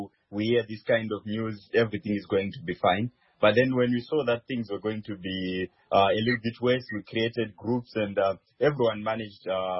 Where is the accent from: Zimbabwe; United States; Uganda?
Zimbabwe; Kwekwe, Midlands; now in Ukraine; I'm originally from Zimbabwe, and I come from Kwekwe, that is the Midlands.